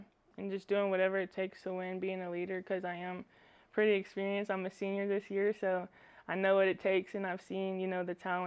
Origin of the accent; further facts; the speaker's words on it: Oklahoma, United States; because I come from Oklahoma, so everything's just flat there.